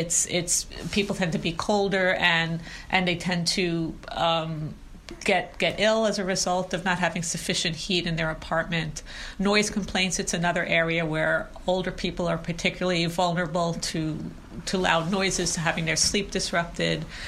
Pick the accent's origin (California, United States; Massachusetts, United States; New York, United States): New York, United States; now in Montreal, Canada; I'm from New York, where things also are very dysfunctional, but in different ways.